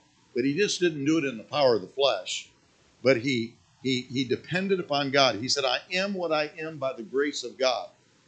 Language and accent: English; Michigan, United States; I didn't come from a Christian family when I was born and raised up in Michigan.